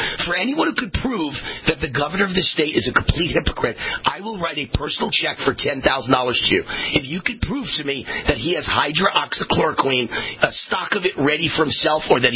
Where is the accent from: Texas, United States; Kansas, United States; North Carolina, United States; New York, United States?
New York, United States; That's the way I grew up in New York, and it was great.